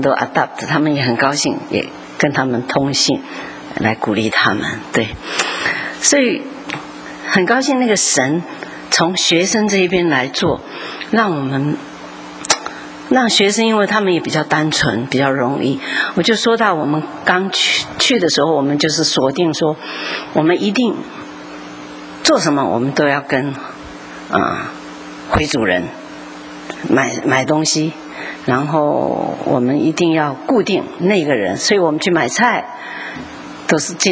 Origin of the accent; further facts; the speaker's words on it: Taiwan; now in United States; 我就说我从南方来，南方什么地方，就一直问，后来我说我是从台湾来